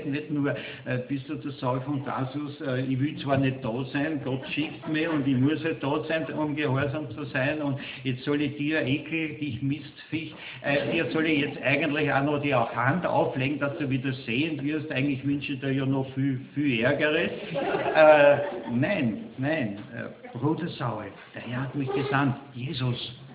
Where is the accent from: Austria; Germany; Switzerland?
Austria; Aber wenn wir jetzt als Österreicher ja, mit 5 Punkten Vorsprung führen in der Tabelle